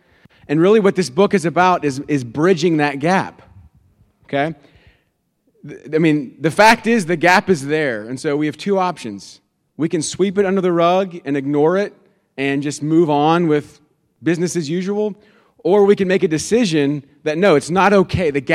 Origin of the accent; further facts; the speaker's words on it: Austin, Texas, United States; and I am from Austin, Texas.